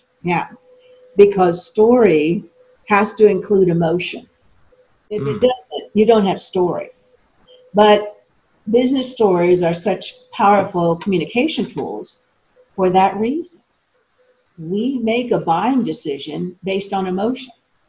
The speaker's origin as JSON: {"language": "English", "country": "Italy", "tie": "born or raised there", "said": "I grew up in Italy."}